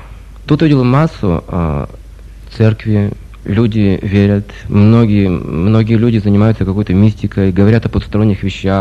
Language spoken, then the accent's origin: Russian; Sakhalin Oblast, Russia; Я рос на Сахалине, и там даже не было ни одной церкви в том городе, где я жил.